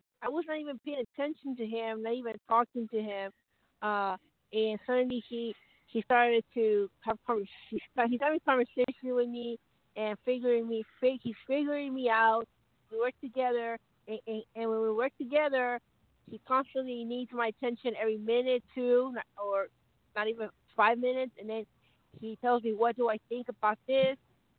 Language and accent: English; Arizona, United States